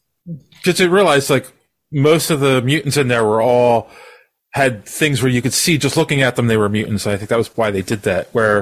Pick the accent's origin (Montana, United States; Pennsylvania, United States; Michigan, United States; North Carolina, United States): Pennsylvania, United States; Philadelphia; Hey, I'm from Philly. I got to make the reference.